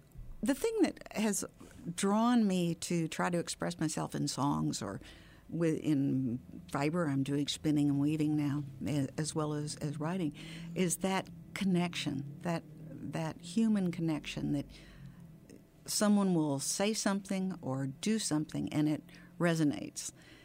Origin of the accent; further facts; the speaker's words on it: Texas, United States; I was raised in Texas.